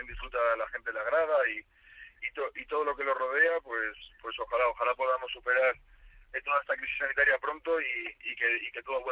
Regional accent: Tres Cantos, Community of Madrid, Spain; tengo la suerte de estar en la ciudad de donde soy. Yo soy madrileño, soy tricantino, como bien has dicho, entonces es verdad que aquí ya tengo mi vida hecha.

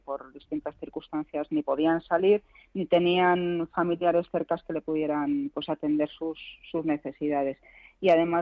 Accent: San Lorenzo de El Escorial, Community of Madrid, Spain; Sí, yo nací en San Lorenzo y he vivido siempre aquí.

